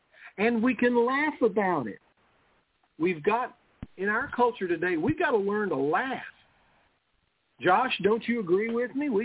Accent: the South, United States; Yes, I'm from the South, so I say y'all.

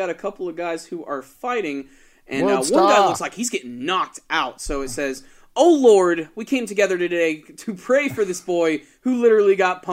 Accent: New York, United States; We're from New York, you know, born and raised.

